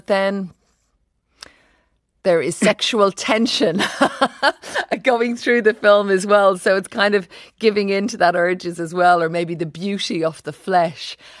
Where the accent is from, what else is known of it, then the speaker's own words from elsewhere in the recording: Dublin, Leinster, Ireland; I actually grew up in Dublin, not far from the house of Bram Stoker, let me tell you.